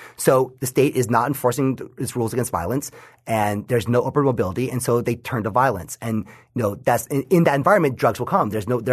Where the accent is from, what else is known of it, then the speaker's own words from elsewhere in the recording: New York, United States; So again, sort of looking at my home state of New York, New York has the longest sustained decarceration in the United States right now.